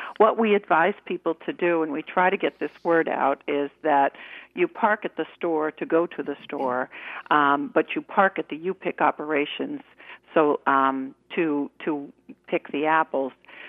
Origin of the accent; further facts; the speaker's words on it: Long Island, New York, United States; And for me, as originally a New Yorker, grew up on Long Island. This is heaven.